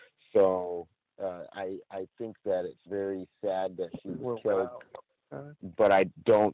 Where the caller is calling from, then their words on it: Chino, California, United States; I'm calling from Chino, California.